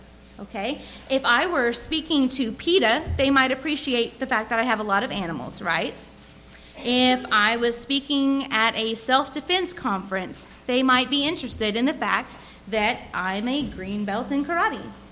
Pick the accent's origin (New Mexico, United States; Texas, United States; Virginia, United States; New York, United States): New Mexico, United States; I am from New Mexico. I do live in the desert.